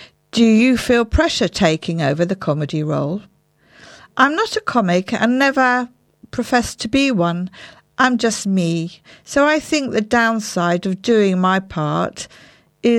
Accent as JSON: {"language": "English", "town": "Great Yarmouth", "region": "East of England", "country": "United Kingdom", "tie": "born or raised there", "said": "I was born in Yarmouth in the James Paget Hospital, and then I lived in Hopton Holiday Village, which was very pleasant."}